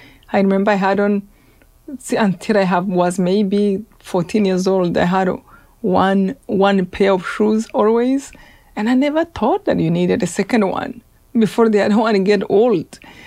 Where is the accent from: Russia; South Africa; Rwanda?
Rwanda; now in United States; So my childhood was really no more as I see children growing up here in America.